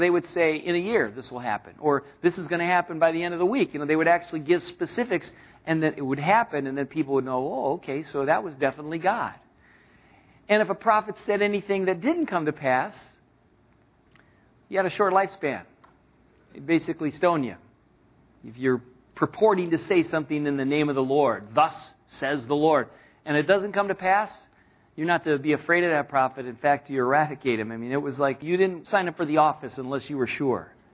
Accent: Jackson, Michigan, United States; I was shocked to discover in my hometown in Jackson, Michigan

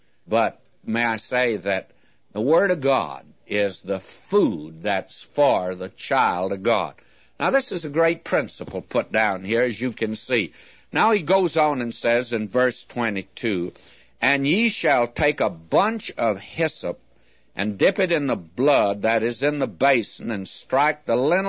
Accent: Southern United States, United States; because I was brought up in the South.

